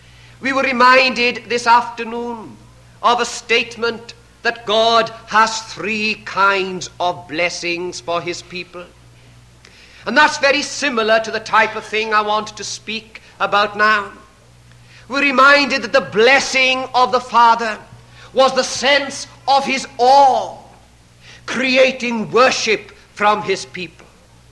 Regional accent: Llanelli, Wales, United Kingdom; I was preaching in a convention in my hometown of Llanelli in South Wales.

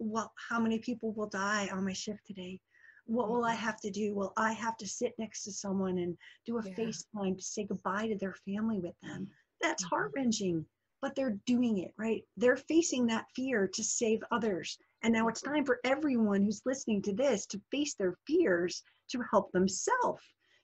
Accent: East Coast, United States; And I'm from the East Coast.

